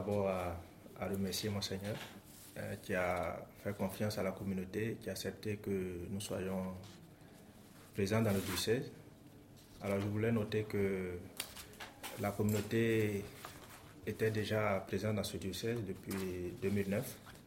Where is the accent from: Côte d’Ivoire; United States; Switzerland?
Côte d’Ivoire; now in France; Moi-même, je suis originaire de la Côte d'Ivoire. Et je ne suis pas seul, nous sommes trois qui faisons communauté ici, à Buglos. Nous sommes tous originaires de la Côte d'Ivoire.